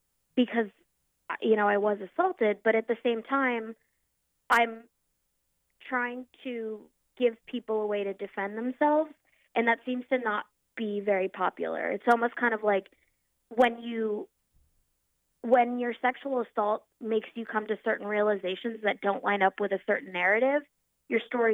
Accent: Norfolk, Virginia, United States; so I transferred to Old Dominion University, which is in my hometown of Norfolk, and I commute to school to finish out the rest of my bachelor's.

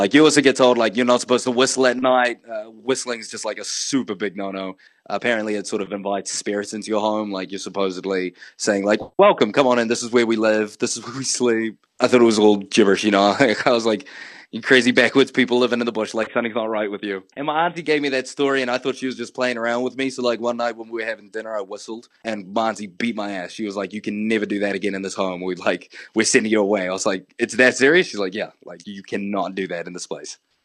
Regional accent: Samoa; now in New Zealand; I'm based in New Zealand, but I was raised in Samoa for a bit.

